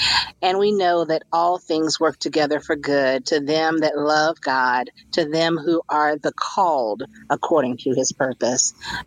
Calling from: Atlanta, Georgia, United States; I am calling in from Atlanta, Georgia, where it's actually not so hot this morning.

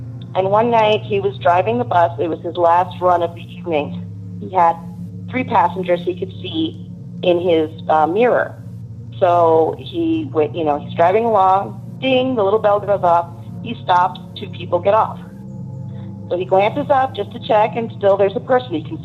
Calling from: Tucson, Arizona, United States; I'm calling from Tucson, Arizona.

